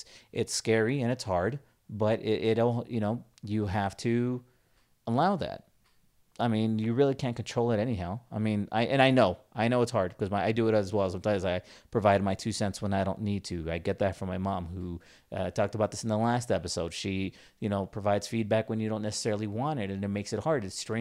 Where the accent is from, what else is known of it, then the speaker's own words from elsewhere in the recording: Pacoima, California, United States; This one's hard because I grew up in Pacoima. I grew up listening to hip hop and rap music, and it was glorified.